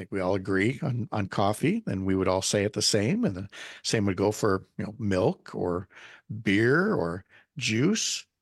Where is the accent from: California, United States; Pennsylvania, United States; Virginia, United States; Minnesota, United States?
Minnesota, United States; Originally, growing up in Minnesota, again, that is all pop.